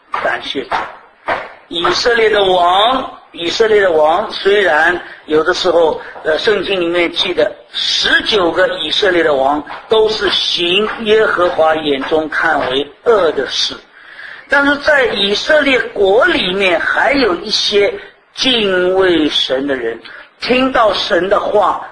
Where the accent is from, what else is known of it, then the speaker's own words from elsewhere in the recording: China; 好像有点也有像我们中国人讲的嘛，得饶人处且饶人